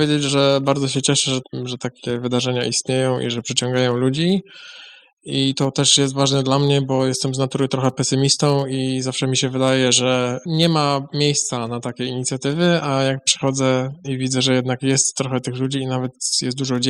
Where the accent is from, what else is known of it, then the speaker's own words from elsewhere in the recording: Chodzież, Greater Poland Voivodeship, Poland; pochodzę z Chodzieży.